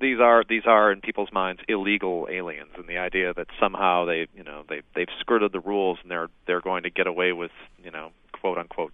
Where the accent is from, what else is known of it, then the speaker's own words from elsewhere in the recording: Detroit, Michigan, United States; I spent last week, the end of last week, in Detroit, my hometown, doing some reporting